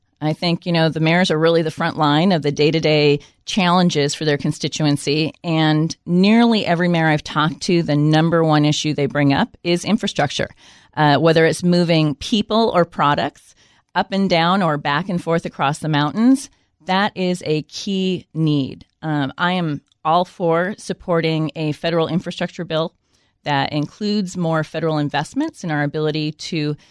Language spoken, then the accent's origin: English; Auburn, Washington, United States; I'm a fifth-generation Auburn, Kent, Tukwila Valley girl, born and raised in Auburn.